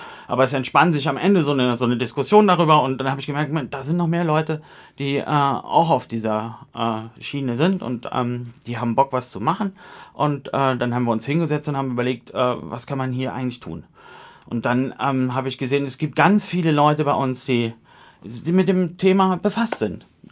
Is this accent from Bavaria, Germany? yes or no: no; Kassel, Hesse, Germany; Ich bin nie aus dieser Stadt rausgekommen. Länger. Ich bin Kasseläner. Ich bin in Kassel geboren, meine Eltern sind in Kassel geboren, meine Mutter kommt vom Jungfernkopf und ich kenne den Jungfernkopf seit Kindertagen an. Meine Oma hat da gewohnt